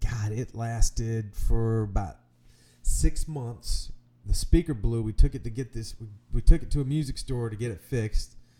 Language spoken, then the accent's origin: English; Charlotte, North Carolina, United States; In Charlotte, North Carolina.